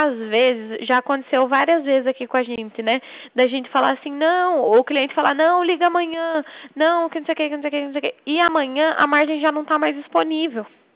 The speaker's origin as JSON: {"language": "Portuguese", "town": "Itapetininga", "region": "São Paulo", "country": "Brazil", "said": "Então, eu sou de São Paulo, Itapetininga."}